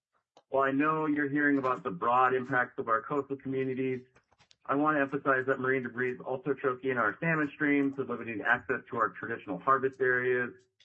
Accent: Craig, Alaska, United States; now in Sitka, United States; I'm the director of the Indigenous Stewardship Programs, as you heard. I was born and raised in Craig, and I live in Sitka and Yakutat. At Sitka for the school year and Yakutat in the summer.

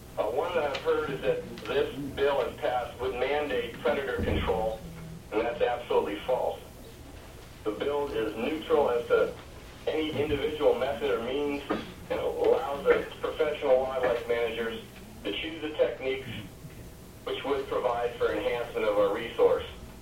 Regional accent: Fairbanks, Alaska, United States; I'm from Fairbanks, Alaska. I'm an attorney.

